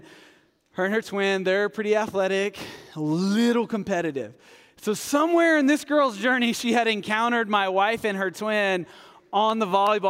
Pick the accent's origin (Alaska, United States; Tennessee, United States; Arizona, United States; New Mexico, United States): New Mexico, United States; Hobbs; I grew up in Hobbs, New Mexico. It's only a tumbleweed's bad day away, so it's not that hard to go visit.